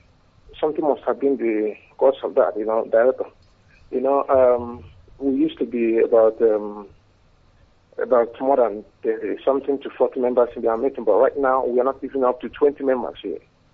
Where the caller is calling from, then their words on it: China; I am calling from China.